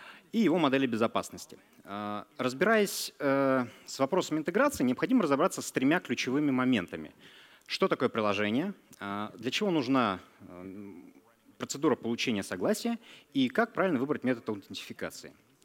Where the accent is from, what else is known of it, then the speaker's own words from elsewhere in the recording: Novosibirsk, Novosibirsk Oblast, Russia; Я тоже из Новосибирска.